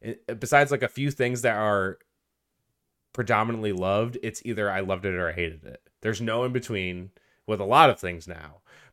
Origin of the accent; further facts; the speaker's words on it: New York, United States; And I'm like, no, I'm from New York.